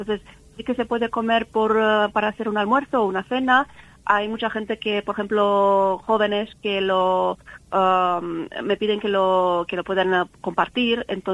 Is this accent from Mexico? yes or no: no; south, Romania; Spanish is a second language; now in Madrid, Spain; yo soy del sur de Rumanía, que básicamente es la región de los Balcanes